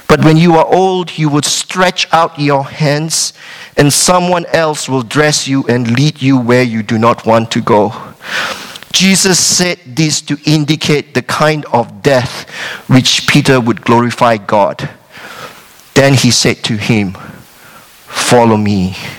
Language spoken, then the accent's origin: English; Malaysia; I grew up in Malaysia, where there are the same type of weather and there's the same type of beach.